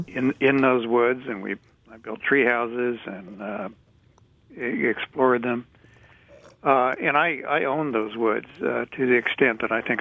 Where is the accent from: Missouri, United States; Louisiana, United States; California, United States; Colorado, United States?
Missouri, United States; Raytown; Well, as a kid, I grew up outside of Raytown, Missouri, outside of Kansas City, and right on the edge of the suburbs.